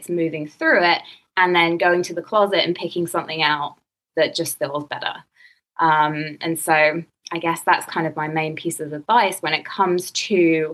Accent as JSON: {"language": "English", "region": "England", "country": "United Kingdom", "lives_now": "United States", "said": "When I was at UCLA interning as a dietitian, because I'm English"}